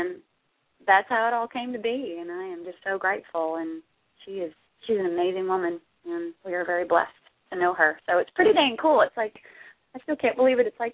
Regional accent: Texas, United States; I am a Texas girl forever and ever. Amen. Proud card-carrying.

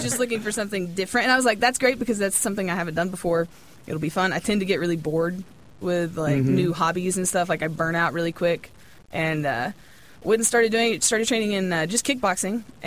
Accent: Kentucky, United States

